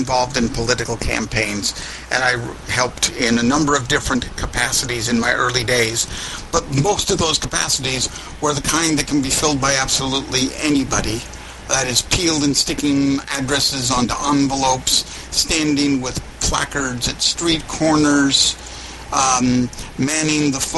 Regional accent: Oregon, United States; I'm originally from Oregon. Oregon has a citizen legislature.

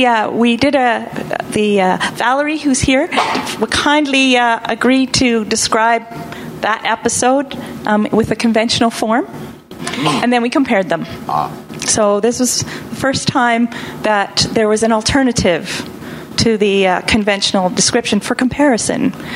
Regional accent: Thunder Bay, Ontario, Canada; I'm from Thunder Bay. It takes me about 18 hours to drive from Toronto to Thunder Bay.

